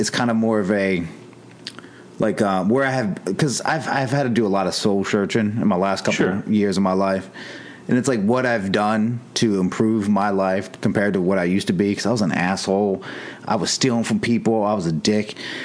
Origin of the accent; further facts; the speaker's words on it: Baltimore, Maryland, United States; And then it's funny, when growing up in Maryland, in Baltimore, people are like, you're not from Baltimore. You don't sound like you're from Baltimore.